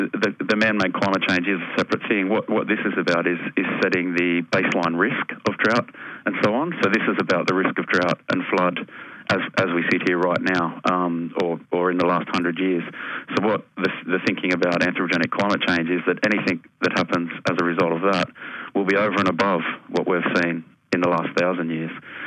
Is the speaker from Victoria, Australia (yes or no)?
no; Newcastle, New South Wales, Australia; because I'm from Newcastle and I've done a lot of work in the Williams River